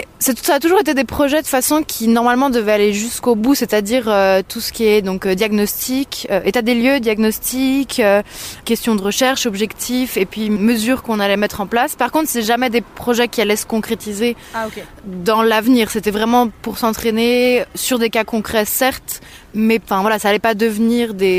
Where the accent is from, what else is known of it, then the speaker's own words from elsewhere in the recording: Geneva, Switzerland; je suis genevoise, j'ai grandi, vécu, etc. fait toutes mes études à Genève, j'ai 25 ans